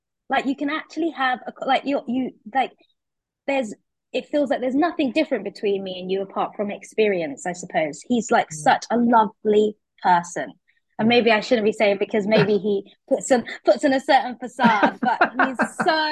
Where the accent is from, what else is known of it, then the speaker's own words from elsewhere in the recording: London, United Kingdom; I'm from London